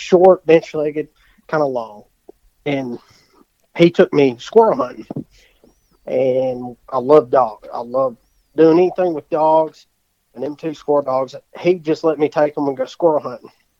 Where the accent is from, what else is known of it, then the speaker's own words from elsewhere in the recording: McEwen, Tennessee, United States; I'm from McEwen, Tennessee.